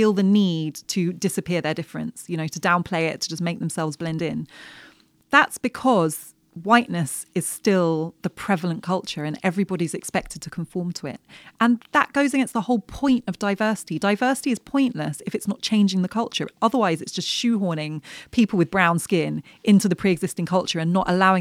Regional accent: United Kingdom; for somebody like me growing up in Britain, I used to look at the royal family

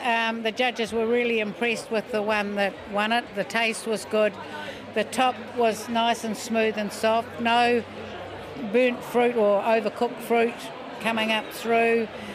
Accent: Learfield, Canterbury, New Zealand; from Learfield.

